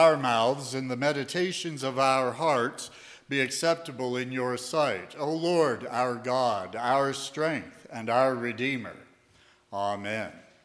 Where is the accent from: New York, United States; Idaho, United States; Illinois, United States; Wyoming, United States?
Idaho, United States; Ashton; that any of us who have grown up in an agricultural community, such as here in American Falls, or my hometown, Ashton, sometimes Kilgore, the crops were so plenteous